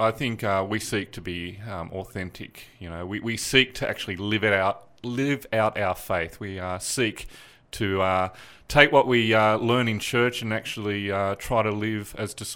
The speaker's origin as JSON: {"language": "English", "town": "Sydney", "region": "New South Wales", "country": "Australia", "tie": "born or raised there", "said": "I grew up in Sydney. Mm-hmm. I grew up in a Baptist church"}